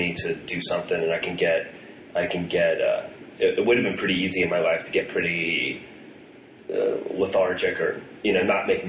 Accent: Ohio, United States; also born or lived in Buffalo; I was born in Buffalo, and then my dad transferred to Ohio for work.

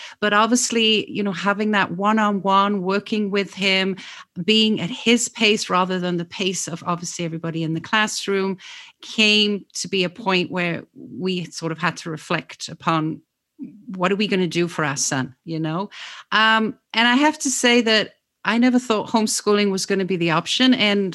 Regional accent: England, United Kingdom; So the thing is, I'm actually from England.

